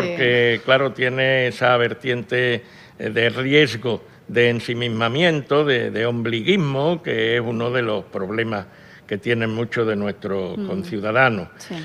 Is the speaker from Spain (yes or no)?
yes; Seville, Andalusia, Spain; Sevilla es mi pueblo, ¿no? Yo soy, uh-huh. Yo me defino como andaluz de Sevilla.